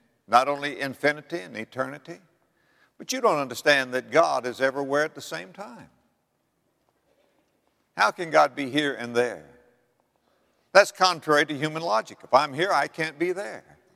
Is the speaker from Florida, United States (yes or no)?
yes; Florida, United States; I'm from Florida. I love the ocean. My blood's about 75% salt water.